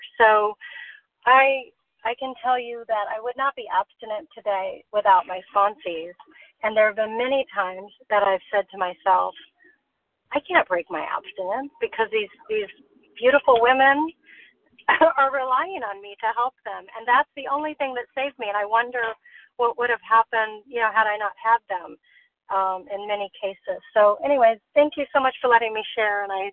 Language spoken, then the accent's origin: English; Los Angeles, California, United States; and I'm from Los Angeles